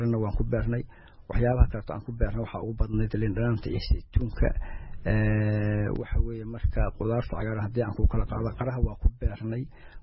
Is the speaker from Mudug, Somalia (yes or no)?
yes; Golol, Mudug, Somalia; born there; moved away; anigu horta Mudug baan ku dhashay qaasatan waxaan ku dhashay meel la yiraahdo Golol afar waa qotulada la yiraahdo ayaan ku dhashay waxa weeye marka dhulkaas waa dhul biyo badan